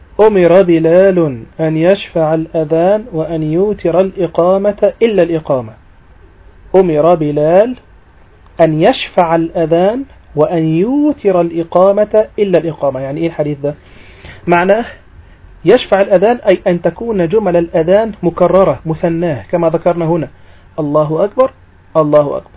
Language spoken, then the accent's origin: Arabic; Egypt; وهي هي المعمول بها عندنا في مصر، يعني المؤذنين عندنا يؤذنون على هذه الصفة في مصر